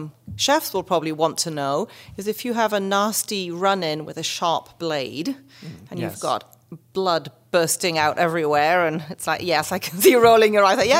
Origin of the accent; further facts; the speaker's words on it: Scotland, United Kingdom; I know I don't sound it, but I am Scottish. And every household has a spurtle.